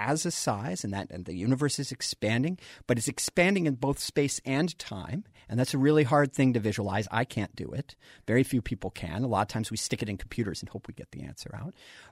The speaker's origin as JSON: {"language": "English", "region": "Colorado", "country": "United States", "tie": "born or raised there", "said": "One of the questions came from somebody in Colorado, and I grew up in Colorado."}